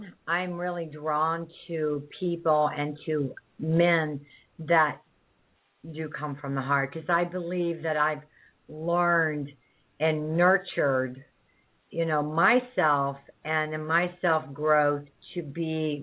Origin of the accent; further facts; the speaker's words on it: Midwest, United States; And, of course, I'm from the Midwest, so that's just how we did it.